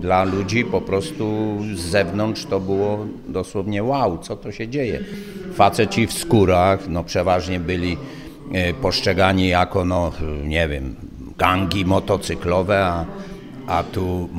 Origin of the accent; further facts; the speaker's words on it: Nowy Targ, Lesser Poland, Poland; No górole z Nowego Targu, z Płoć Samyczkich, Tater.